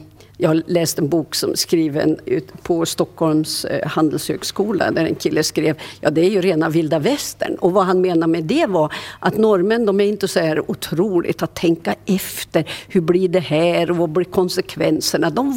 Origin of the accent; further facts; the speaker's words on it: Mauritius; jag har haft förmånen att få växa upp utomlands. Min far var meteorolog, och när jag var 5 år gammal så fick han arbete på Mauritius, det ö-indiska oceanen